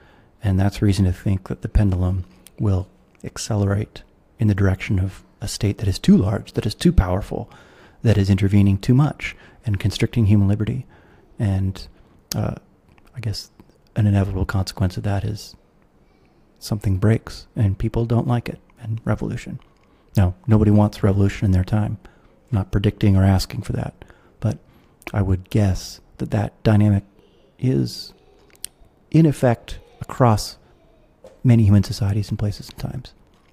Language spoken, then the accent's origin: English; United States; accent: American; now in Singapore; Obviously, I'm an American, you can tell from my accent, even though I live in Singapore.